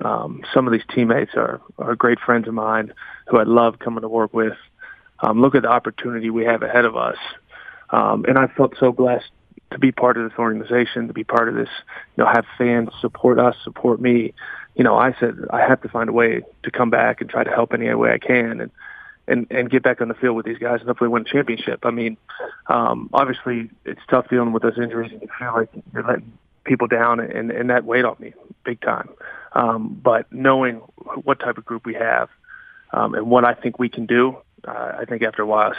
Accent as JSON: {"language": "English", "region": "Pennsylvania", "country": "United States", "tie": "born or raised there", "said": "Because, you know, I grew up in Pennsylvania, never touched crawfish growing up."}